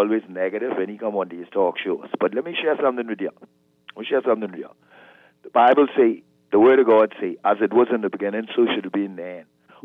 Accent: Mason, United States; I grew up in Mason.

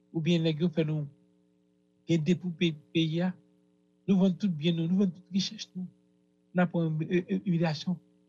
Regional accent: Haiti; en tant qu'Haïtien. Nous sommes peuple qui respecte le monde.

